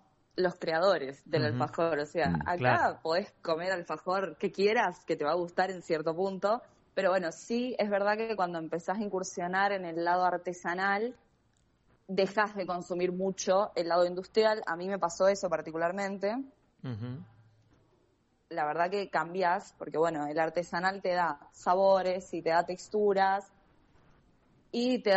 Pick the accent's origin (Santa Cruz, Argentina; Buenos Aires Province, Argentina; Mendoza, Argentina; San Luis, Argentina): Mendoza, Argentina; Monte Comán; also born or lived in San Rafael; Yo soy oriunda de Montecomán. Sí, nacida en San Rafael, pero criada en Montecomán.